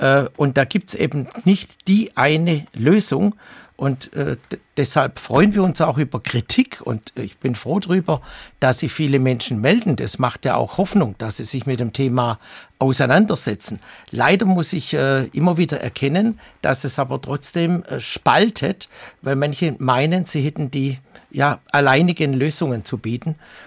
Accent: Baden-Württemberg, Germany; in Hessen, bei uns in Baden-Württemberg noch gibt

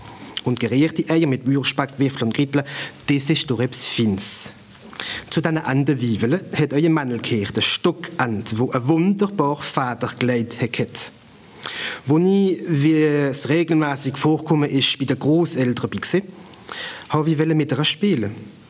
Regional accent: Rhineland-Palatinate, Germany; ich bin nicht am Rhein groß geworden. Ich komme von einem Dörfel auf der Windstraße, ein Winzerdorf also

